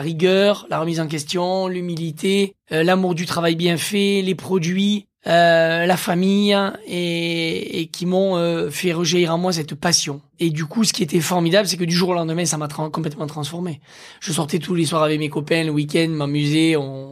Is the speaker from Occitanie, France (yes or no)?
yes; Occitanie, France; Et comme j'ai grandi dans l'Aveyron, c'était très important ces valeurs familiales